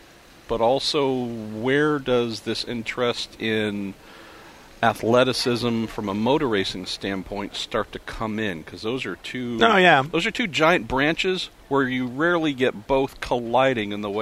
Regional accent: California, United States; He moved to California where I was raised, born and raised, but I was raised by a Southern man. So while I am unquestionably Californian

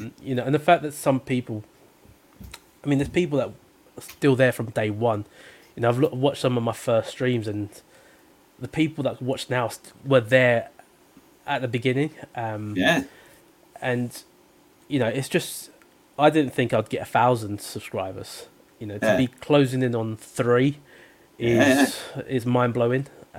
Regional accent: London, United Kingdom; growing up in South London, which was incredibly rough.

